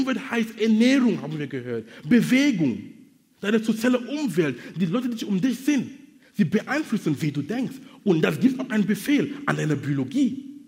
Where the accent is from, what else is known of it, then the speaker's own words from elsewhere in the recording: Cameroon; now in Hamburg, Germany; Du kannst hier in Basel sein oder in Hamburg, wo ich lebe, oder in Kamerun, wo ich herkomme